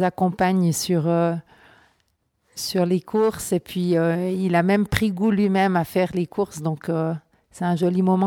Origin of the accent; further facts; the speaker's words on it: Farvani, Fribourg, Switzerland; Alors, je viens de Farvani, c'est un petit village dans le canton de Fribourg. Mes parents, ben, ils sont suisses tous les deux, mais j'ai une maman suisse-allemande